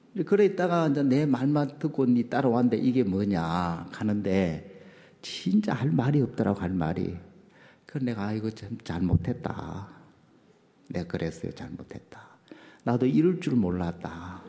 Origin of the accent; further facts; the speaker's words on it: Hapcheon, South Gyeongsang, South Korea; 고향 거창이 이제 고향 바로 옆이죠. 제가 합천이 고향이니까